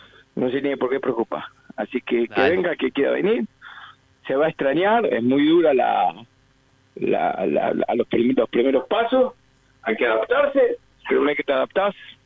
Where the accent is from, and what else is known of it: Argentina